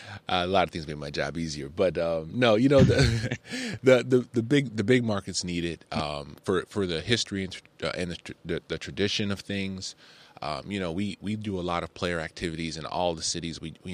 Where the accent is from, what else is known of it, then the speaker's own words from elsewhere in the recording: Chicago, Illinois, United States; being located in Chicago, which is, you know, my hometown city